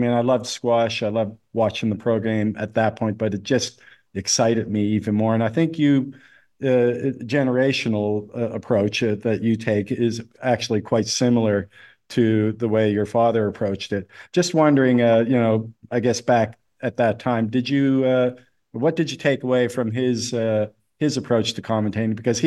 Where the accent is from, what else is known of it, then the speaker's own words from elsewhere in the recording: Canada; I'm Canadian.